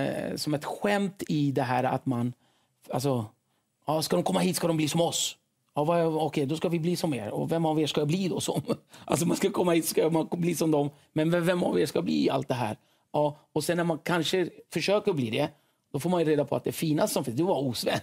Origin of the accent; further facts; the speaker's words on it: Sweden; jag är jättestolt över att vara kurd och jättestolt över att vara svensk.